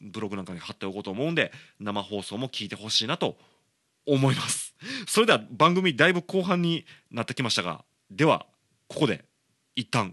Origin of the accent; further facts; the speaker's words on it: Otsu, Shiga, Japan; 僕もともと滋賀県で育ってるんで、滋賀県は大津市の